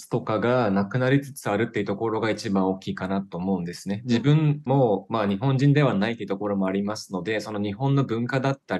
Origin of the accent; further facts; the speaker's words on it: Turkey; first language Turkish; Japanese is a second language; 母国語はトルコ語ですので、まあ、日本語はちょっと後で勉強したっていう感じですね